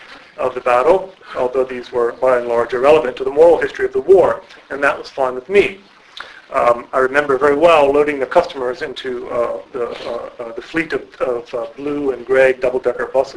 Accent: Gettysburg, Pennsylvania, United States; As Eric mentioned, I grew up in Gettysburg

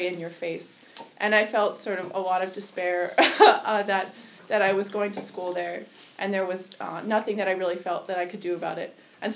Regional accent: Seattle, Washington, United States; the experience of young people in other countries was very different from my own experience growing up in Seattle.

